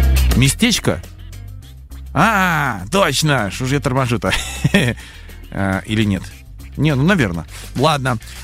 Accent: Vitebsk, Vitebsk Region, Belarus; moved away as an adult; now in Minsk, Belarus; Я человек, который родился в Витебске, вырос, отучился и только в 97-м году переехал в Минск

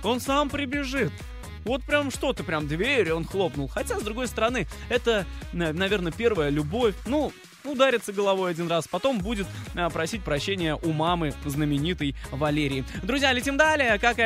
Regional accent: Orsk, Orenburg Oblast, Russia; ведь я из России, ведь я из Орска.

